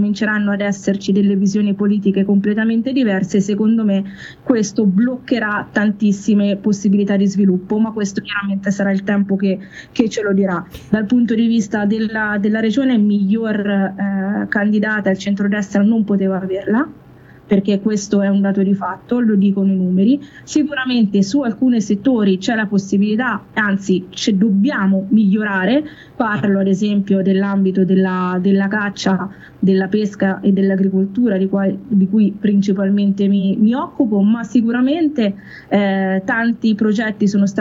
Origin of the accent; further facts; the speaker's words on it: Umbria, Italy; io sono dell'Alto Tevere